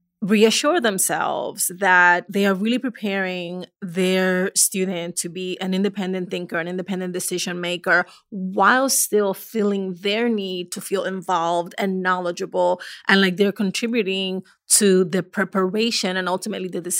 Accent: Dominican Republic; now in United States; We immigrated from the Dominican Republic and I was the first one to go to college in the United States.

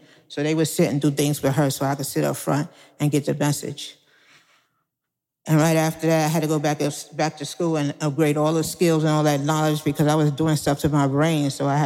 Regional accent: Brooklyn, New York, United States; And I came in, I'm from Brooklyn. Bed-Stuy in Brooklyn in the 80s. And that's all you got to say.

